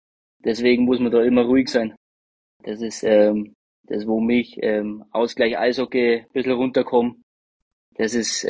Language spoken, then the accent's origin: German; Deggendorf, Bavaria, Germany; ich komme aus Deckendorf, aber eigentlich fahrt man nochmal 15 Minuten dann zu mir von Deckendorf. Deswegen, ja, ich wohne schon wirklich im Wald